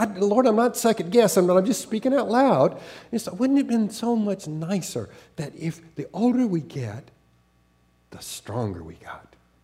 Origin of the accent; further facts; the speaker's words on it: the South, United States; born there; accent: Southern; I used to have a really good Southern accent because it's just I was born in the South